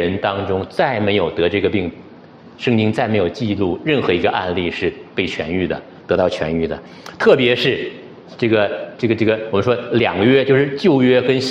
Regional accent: Northeast China, China; 这个有点上我们老家了吗？我们东北洗浴很多的啊

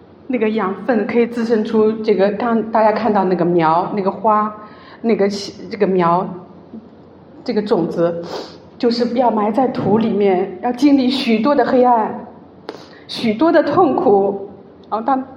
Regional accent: China; 我是1979年出生，在中国大陆成长，都知道那个年代的时候有计划生育

